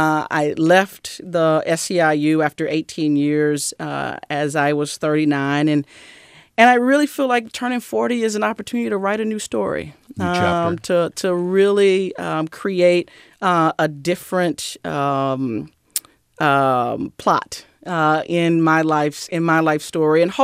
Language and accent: English; the South, United States; You know, I grew up in the South. And, you know, every Sunday I was at Sunday school and church.